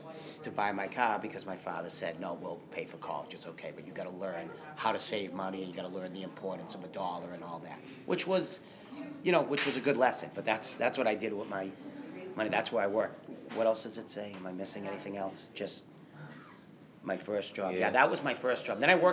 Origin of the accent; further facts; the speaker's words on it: Lowell, Massachusetts, United States; I was born and raised in Lowell. I still live in Lowell. So I've been there been here my whole life.